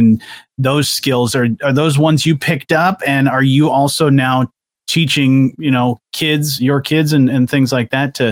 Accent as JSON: {"language": "English", "region": "Michigan", "country": "United States", "tie": "born or raised there", "said": "that's a great part, honestly, about growing up in Southwest Michigan is that everything, it's just so bountiful with the many different things, with the vegetables and the fruits."}